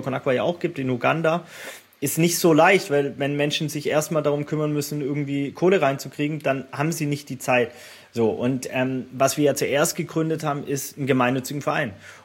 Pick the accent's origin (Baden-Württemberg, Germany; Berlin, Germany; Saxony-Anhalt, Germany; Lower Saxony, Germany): Baden-Württemberg, Germany; Ich komme aus dem Bildungsbürgertum, aus dem Schwabenland, mein Vater war Arzt